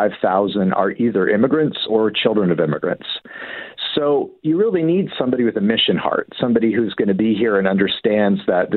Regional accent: Montreal, Quebec, Canada; I'm Canadian by birth, was born and raised here, speak English and French, and sort of understand the Montreal situation. It's a French-speaking city with a bilingual component in a province that keeps wanting to become separate from the rest of the country.

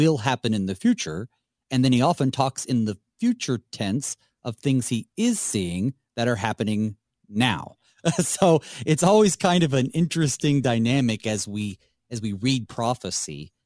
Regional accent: North Carolina, United States; I'm from Western North Carolina, and as you look out the mountains, you know, you really can't tell how far a mountain is between the next mountain behind it.

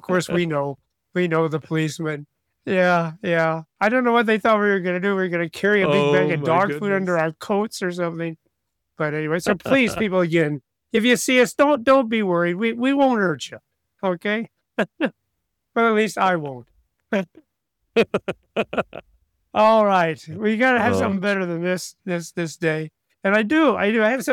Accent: New Athens, Illinois, United States; you'll see us walking hand in hand in New Athens, my hometown, or we're up in Belleville, Fairview Heights, all over St. Louis.

